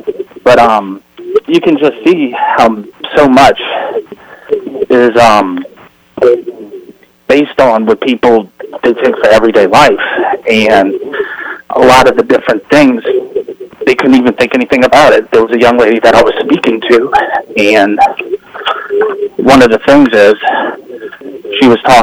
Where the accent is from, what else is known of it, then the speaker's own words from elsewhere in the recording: Meadows, Louisiana, United States; I'm from Meadows, Louisiana, which is actually a suburb of New Orleans.